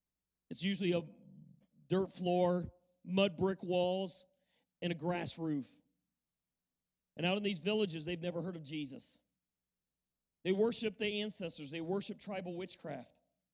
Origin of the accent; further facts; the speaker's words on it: Ohio, United States; I grew up around the Amish here in Ohio